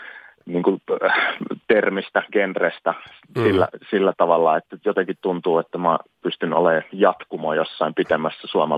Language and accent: Finnish; Savonia, Finland; ja mä olen savolainen iskelmäartisti